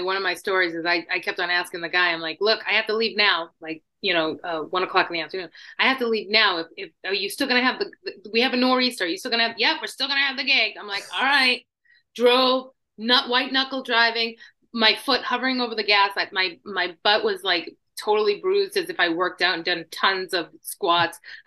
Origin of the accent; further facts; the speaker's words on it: Boston, Massachusetts, United States; born there; now in New York, United States; I was born in Boston, like just outside of Boston. And that's where I started my career. And that's where I met my husband. And we together moved to New York.